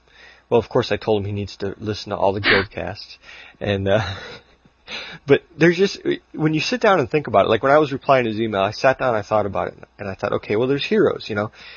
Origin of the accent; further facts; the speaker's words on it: Chicago, Illinois, United States; accent: Chicago; So that's, although I hate the Chicago accent. That's just because I grew up there.